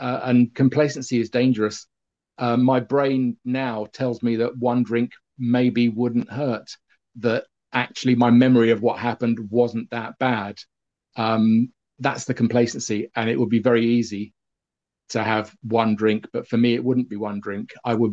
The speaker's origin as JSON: {"language": "English", "region": "London", "country": "United Kingdom", "tie": "born there", "said": "I was born in London, England, 7 minutes after my twin brother"}